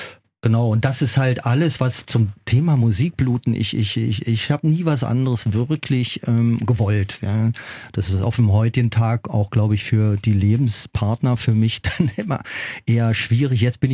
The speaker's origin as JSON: {"language": "German", "region": "Berlin", "country": "Germany", "said": "ich bin aus West-Berlin, ich bin aus Lankwitz, aus so einem ganz kleinen Bezirk, ja. Und West-Berlin war winzig, das ist ein Kaff gewesen, ja."}